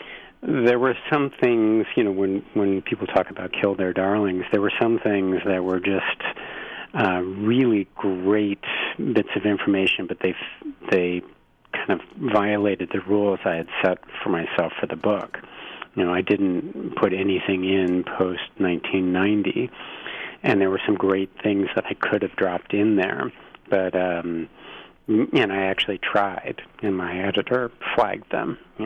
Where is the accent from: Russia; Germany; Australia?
Germany; Berlin; Well, I grew up in Berlin and went back there when the wall came down, and it was kind of a formative experience for me